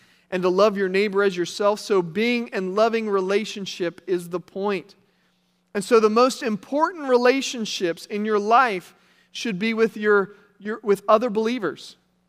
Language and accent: English; Morgantown, West Virginia, United States; So I'm blessed to live in my hometown of Morgantown, West Virginia.